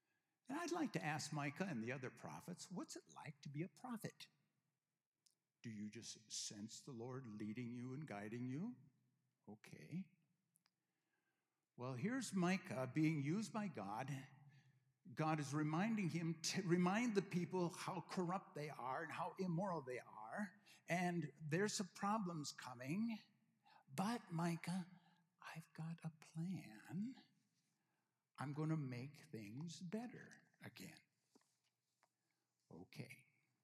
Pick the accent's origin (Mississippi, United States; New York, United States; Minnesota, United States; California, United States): Minnesota, United States; Edgerton; just kind of like somebody doesn't ever know my hometown of Edgerton, Minnesota.